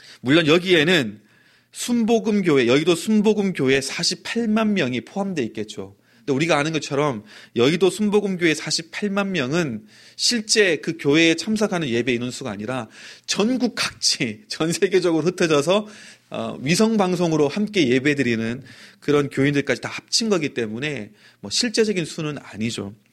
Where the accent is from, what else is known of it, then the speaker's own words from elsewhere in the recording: South Korea; now in United States; 제가 한국 사람이고 한국에서 왔다는 걸 알면은